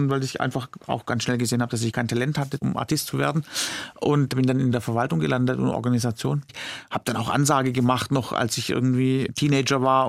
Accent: Stuttgart, Baden-Württemberg, Germany; Ich selbst bin Stuttgarter, ein Schwabe und dort auch aufgewachsen, groß geworden, zur Schule gegangen, Ausbildung gemacht.

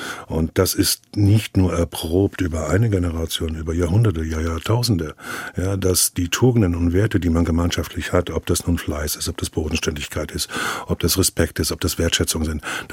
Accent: Frankenberg, Germany; aufgewachsen, zur Schule gegangen, habe meine Ausbildung dort gemacht, habe noch ein riesengroßes Netzwerk, ganz viele Freunde dort. Und es ist meine Heimat, es bleibt meine Heimat und ich bin auch gerne in Frankenberg.

